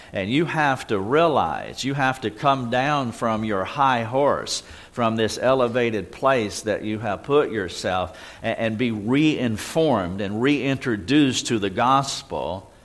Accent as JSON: {"language": "English", "region": "the South", "country": "United States", "accent": "redneck", "said": "my second language is English. My first language is redneck. And sometimes people don't understand what I say when I get above the Mason-Dixon line."}